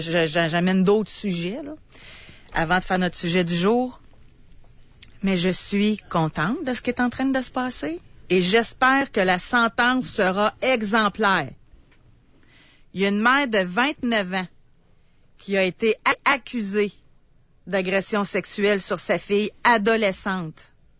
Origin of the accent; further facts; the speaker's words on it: Quebec, Canada; Moi, c'est dans mon patelin en plus, là, la Mauricie.